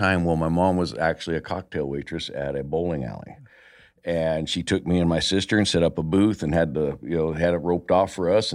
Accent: Hilmar, California, United States; also born or lived in Cody, Wyoming; I say my formative growing up years was in Hillmar.

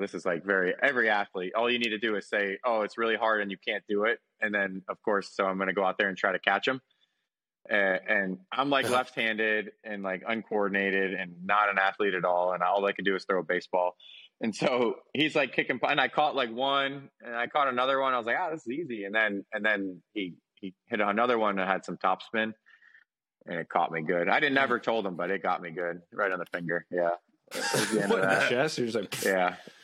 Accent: Davie, Florida, United States; Like 5 minutes from Nova Southeastern, yeah. And only in 2018, we moved up north.

